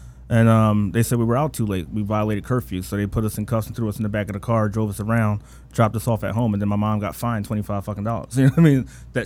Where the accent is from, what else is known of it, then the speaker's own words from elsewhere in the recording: Philadelphia, Pennsylvania, United States; But I grew up in Germantown, single mom, oldest of four.